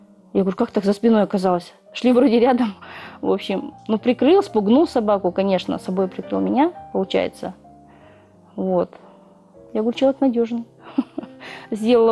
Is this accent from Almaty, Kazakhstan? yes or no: no; Karazhal, Karaganda Region, Kazakhstan; У меня мама кореянка, мы из Казахстана, а папа у меня с Рязани, русский. Вот, я, получается, метиска